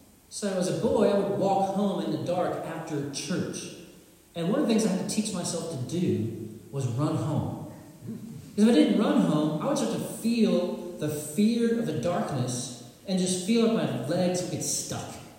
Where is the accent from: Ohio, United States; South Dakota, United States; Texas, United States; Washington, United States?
Texas, United States; Sadler; I remember growing up in Sadler, Texas, our parsonage that we lived